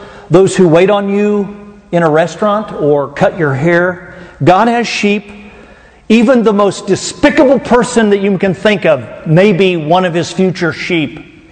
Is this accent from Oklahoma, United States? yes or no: yes; Oklahoma, United States; I bet you're from Oklahoma. I go, that was a good guess. I am from Oklahoma.